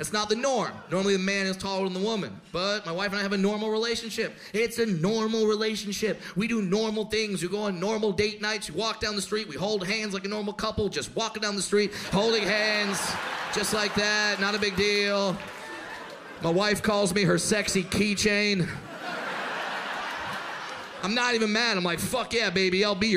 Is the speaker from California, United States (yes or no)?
yes; California, United States; I'm from California. Try that there.